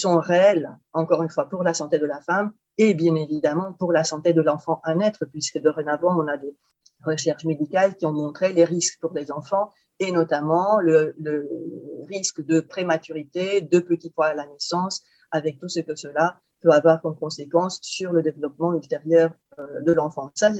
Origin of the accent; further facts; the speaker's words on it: Romania; now in France; aussi bien je l'ai été en Roumanie, qui est mon pays d'origine, et en France.